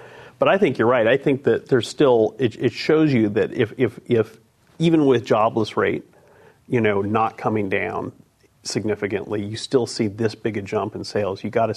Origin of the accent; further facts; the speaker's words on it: California, United States; California, I grew up in California, which is a very car-centric, you know, culture, obviously.